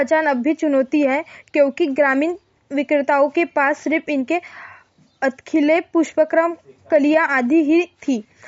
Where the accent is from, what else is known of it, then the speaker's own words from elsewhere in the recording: Ramakona, Madhya Pradesh, India; मेरा गाँव रामाकोना जिले का सबसे बड़ा गाँव होने के साथ साथ 40 गांवों का केंद्र बिंदु है। साथ ही आदिवासी बाहुल्य क्षेत्र होने के साथ साथ कृषि प्रधान क्षेत्र है।